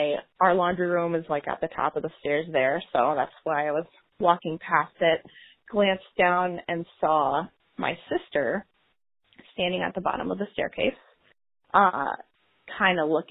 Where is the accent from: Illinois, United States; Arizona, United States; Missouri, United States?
Missouri, United States; St. Louis; I am from St. Louis area, Jefferson County area specifically.